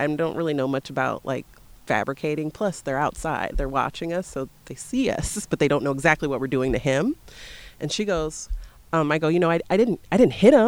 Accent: Bloomington, United States; being born and raised in Bloomington, I didn't go to school in like a diverse community. It was predominantly white.

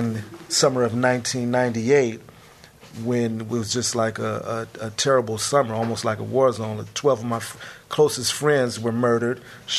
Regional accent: San Francisco, California, United States; I'm 41 years old, born and raised in San Francisco. Western Edition, Fillmore, that's what they call them on the streets. Breaks Project, low-income housing living.

